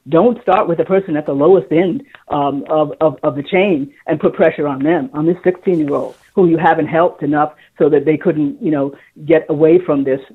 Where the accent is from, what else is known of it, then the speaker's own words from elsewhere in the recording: New York City, New York, United States; As I've told you in another call, I was born and raised in Harlem.